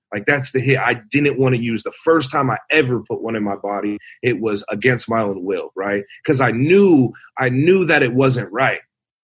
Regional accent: Lincoln, Nebraska, United States; I'm from Lincoln, Nebraska. I was born and raised there, you know, raised by young ass parents.

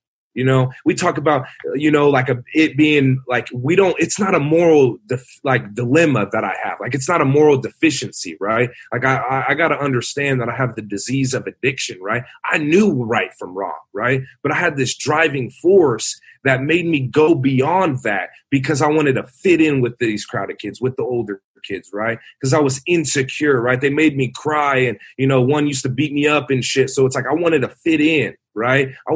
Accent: Lincoln, Nebraska, United States; I'm from Lincoln, Nebraska. I was born and raised there, you know, raised by young ass parents.

